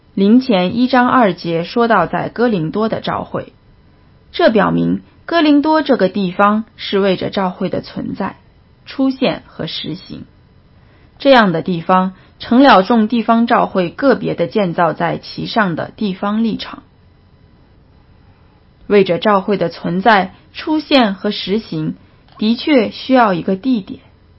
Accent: Yantai, Shandong, China; 我在中国烟台市长大

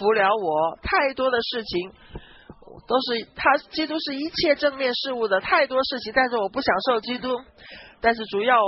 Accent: Pittsburgh, Pennsylvania, United States; now in Philadelphia, United States; 我是在匹兹堡长大的，但是我现在在费城，但是都不重要

